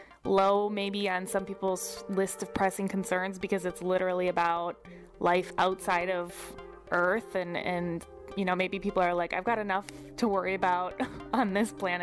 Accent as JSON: {"language": "English", "region": "Minnesota", "country": "United States", "tie": "born or raised there", "said": "I do have this memory of having seen a UFO"}